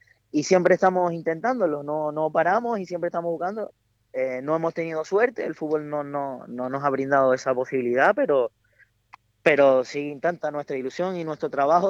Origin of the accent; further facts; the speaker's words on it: La Laguna, Canary Islands, Spain; yo soy de La Laguna, me crié en ese campo y he visto los diferentes ciclos